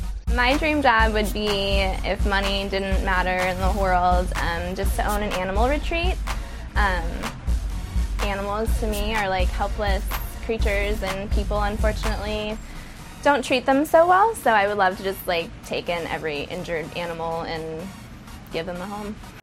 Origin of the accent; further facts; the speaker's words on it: Tempe, Arizona, United States; I'm an Arizona native, born and raised in Tempe.